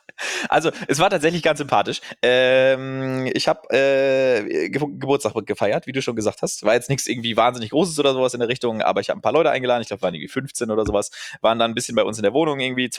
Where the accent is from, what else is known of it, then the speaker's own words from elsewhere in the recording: Kiel, Schleswig-Holstein, Germany; Ja, und als Kieler sind auch immer relativ viele Konzerte und alles kostet keinen Eintritt und so.